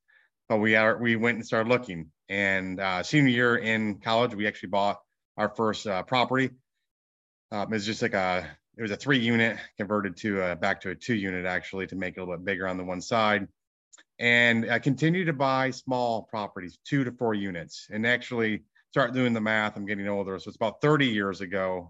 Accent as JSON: {"language": "English", "region": "Michigan", "country": "United States", "tie": "born or raised there", "lives_now": "Dallas, United States", "said": "I grew up in Michigan. I'm in Dallas, Texas now. One of seven kids"}